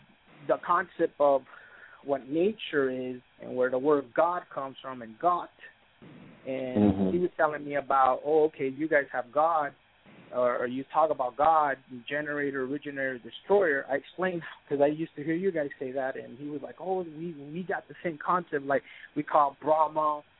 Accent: Miami, Florida, United States; born or raised there; also born or lived in Managua, Nicaragua

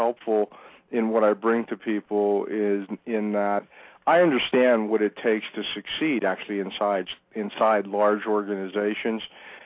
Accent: Ambridge, Pennsylvania, United States; I grew up in Western Pennsylvania. I literally grew up in a company town. It was called Ambridge because the American Bridge Division of U.S. Steel was headquartered there. And second generation immigrant family, first generation to go to college.

